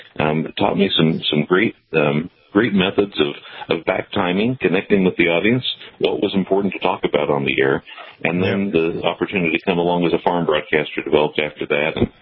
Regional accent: Hopkins, Missouri, United States; So my hometown is Hopkins, Missouri, which sits about 2.5 miles south of the Iowa border

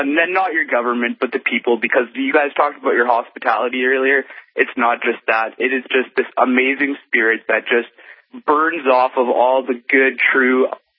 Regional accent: Canada; I'm from Canada. I live in Victoria. I can see Port Angeles, Washington from my balcony. And I'm a bleeding heart Canadian for your country.

